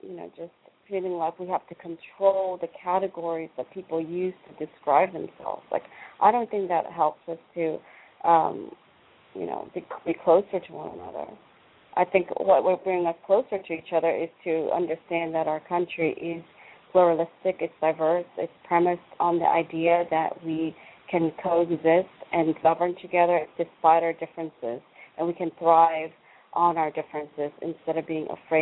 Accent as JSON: {"language": "English", "region": "the South", "country": "United States", "tie": "born or raised there", "said": "I like saying I'm a Southerner, and I'm proud of the fact that I grew up in the South"}